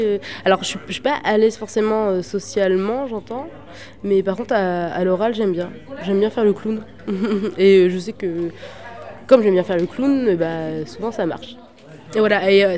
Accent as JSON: {"language": "French", "town": "Angoulême", "region": "Nouvelle-Aquitaine", "country": "France", "tie": "born or raised there", "said": "j'ai 26 ans et je viens d'Angoulême. Je suis née ici et j'ai toujours habité ici."}